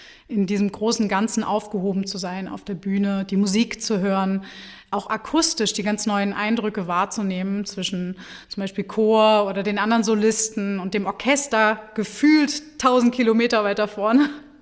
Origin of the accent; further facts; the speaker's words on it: Hanover, Lower Saxony, Germany; now in Wuppertal, Germany; ich komme aus Hannover.